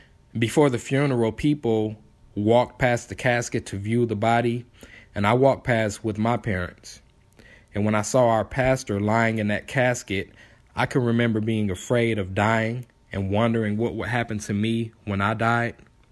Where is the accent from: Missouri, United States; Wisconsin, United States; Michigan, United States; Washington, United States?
Michigan, United States; Detroit; moved away as an adult; now in Louisville, United States; My wife and I grew up in Detroit, Michigan, and for the past 13 years, I've worked for Ford Motor Company. In 2012, I accepted a transfer from my plant in Detroit to here in Louisville